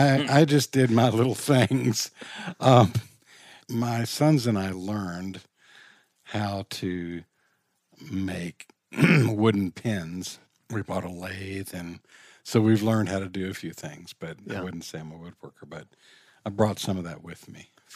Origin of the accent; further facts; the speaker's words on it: Richmond, Virginia, United States; I grew up in Richmond, Virginia. My family lived with another family in this huge house.